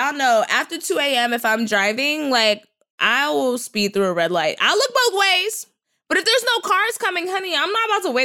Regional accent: Texas, United States; nah, I'm from Texas.

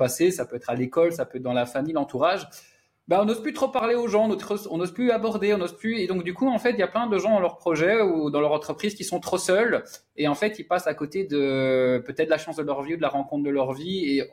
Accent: Brussels, Brussels-Capital Region, Belgium; moi, je suis de Belgique, de Bruxelles, et en Belgique, il faut parler le français et le néerlandais.

